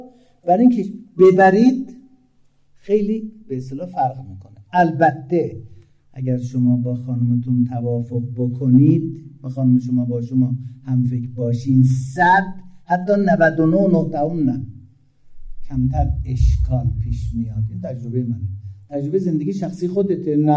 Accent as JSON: {"language": "Persian", "country": "Iran", "said": "ما ایرانی هستیم."}